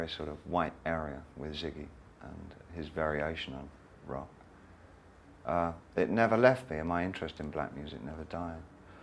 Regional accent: England, United Kingdom; a real humanist and a really spiteful sense of humor, which of course, being English, I adored.

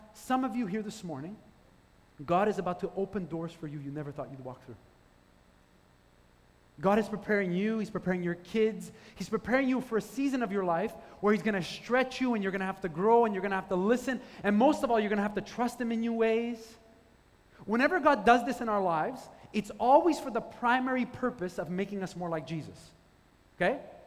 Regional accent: Quebec, Canada; growing up in Quebec, this is something that for most people, like, never be possible.

